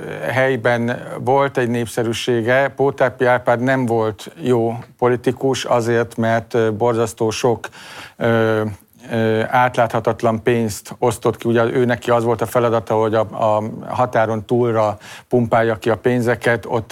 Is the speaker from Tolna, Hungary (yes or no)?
yes; Szekszárd, Tolna, Hungary; Hát előtte is beszéltem erről, szekszárdiként, tolnaiként is.